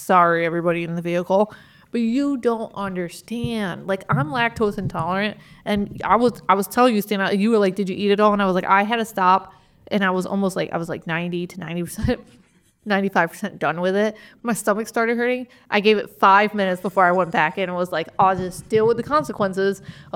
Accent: Lysander, New York, United States; You have one in my hometown of Lysander.

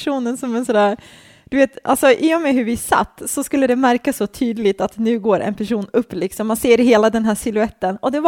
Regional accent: Fisksätra, Stockholm County, Sweden; Men sen är jag uppvuxen i den här Fiskis som hon brukar referera

